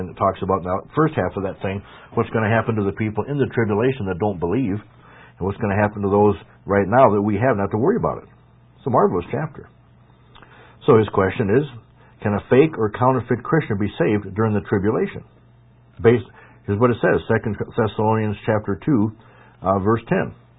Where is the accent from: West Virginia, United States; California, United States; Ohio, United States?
Ohio, United States; now in South Dakota, United States; I'm not from Ohio anymore, where people out there just have massively powerful religions.